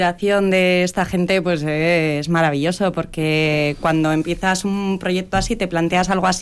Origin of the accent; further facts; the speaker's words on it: Salinas, Basque Country, Spain; Y yo, no, pues sí, soy de Salinas.